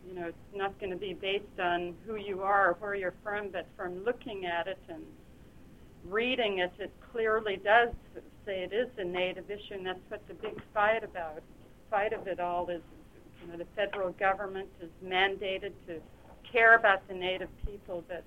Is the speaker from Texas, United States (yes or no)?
no; Anzac, Alaska, United States; now in Willow, United States; I grew up in Anzac, and I moved to Willow in 1986, but I can't go back there and hunt and fish.